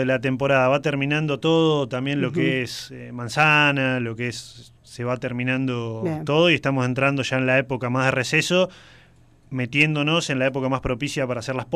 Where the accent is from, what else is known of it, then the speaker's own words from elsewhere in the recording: Buenos Aires, Argentina; De Buenos Aires.